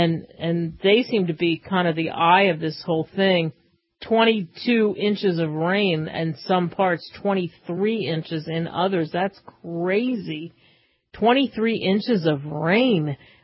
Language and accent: English; New Jersey, United States; Since I grew up outside of the Jersey Pine Barrens, it was people would talk about Bigfoot.